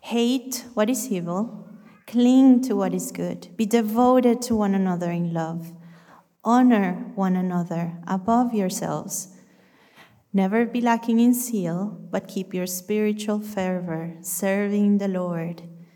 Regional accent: Dundonald, Northern Ireland, United Kingdom; I'm from Dundonald.

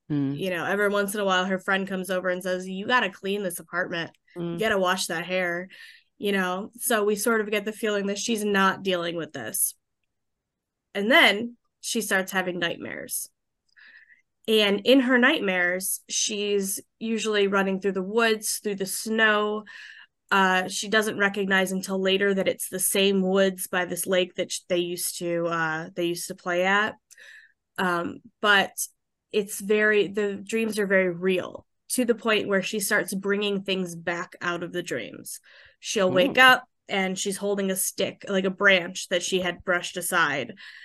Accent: Michigan, United States; as you know, we're from Michigan, so we get a lot of books that are representative of people from Michigan, or people from the Midwest.

